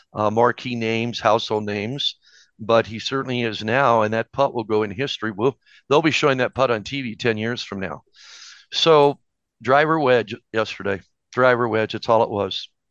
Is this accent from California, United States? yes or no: no; Detroit, Michigan, United States; born there; And of course, I'm born in Detroit. It's my hometown. Great friends there.